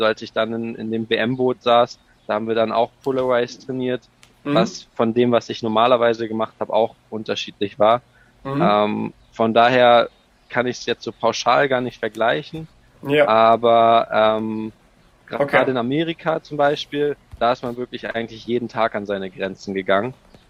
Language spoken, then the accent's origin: German; Ratzeburg, Schleswig-Holstein, Germany; in Ratzeburg geboren und auch hier aufgewachsen